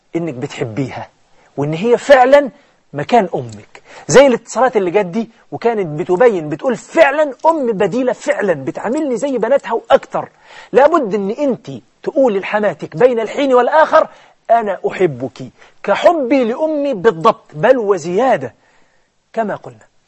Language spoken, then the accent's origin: Arabic; Egypt; هو يمكن احنا عندنا في مصر دي حقيقة